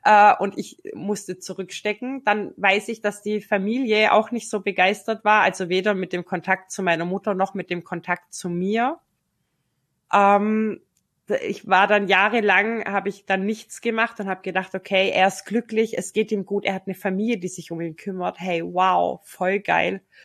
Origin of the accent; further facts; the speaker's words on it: Ludwigsburg, Baden-Württemberg, Germany; Ich war in Ludwigsburg, also in meiner alten Heimat.